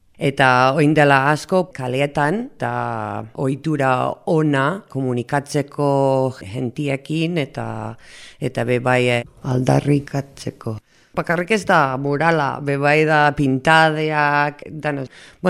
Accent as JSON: {"language": "Basque", "town": "L'Hospitalet de Llobregat", "region": "Catalonia", "country": "Spain", "tie": "born or raised there", "also_born_or_lived": "United States", "moved": "as an adult", "lives_now": "Ondarroa, Spain", "said": "Jaio nintzen Estatu Batuan, gero txikitan jun nintzen Bartzelonara, ospitaletara, eta bizi nintzen 25 urte gutxi gora bera, ospitaletan. Gero orain dela 6 urte etorri nintzen Euskal Herrira bizitzera, eta orain bizi naiz Ondarrun, Bizkaian."}